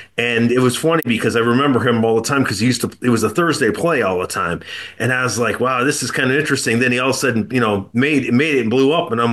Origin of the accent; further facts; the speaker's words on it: Detroit, Michigan, United States; since I'm originally from Detroit, so I remember him playing the west side, the east side.